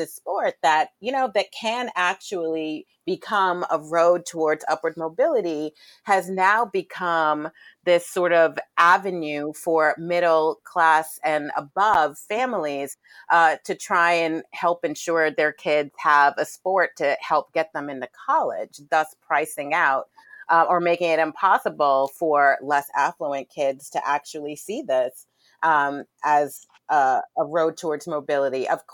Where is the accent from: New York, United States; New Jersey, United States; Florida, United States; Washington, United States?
New York, United States; Brooklyn; That's what it looked like when I was growing up in Brownsville. And even in Brooklyn, it was too expensive to play baseball back then.